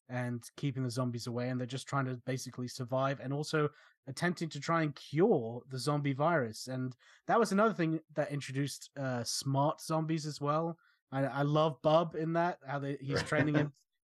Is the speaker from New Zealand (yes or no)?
no; England, United Kingdom; because, well, I'm English.